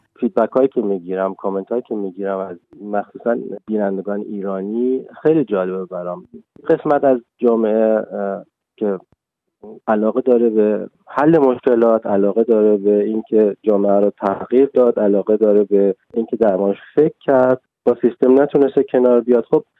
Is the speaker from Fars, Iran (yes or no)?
yes; Shiraz, Fars, Iran; also born or lived in Tehran; من خودم تو تهرانم زندگی کردم، تو شیراز بزرگ شدم ولی تهران زندگی کردم.